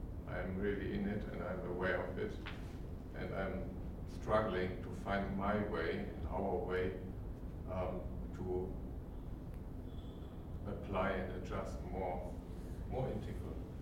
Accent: Düsseldorf, North Rhine-Westphalia, Germany; from Düsseldorf in Germany.

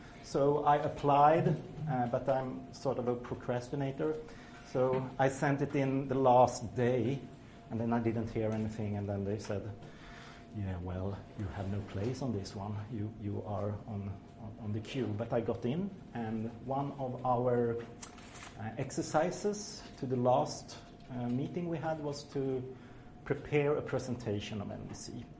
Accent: Sweden; I come from Sweden and I live in Stockholm.

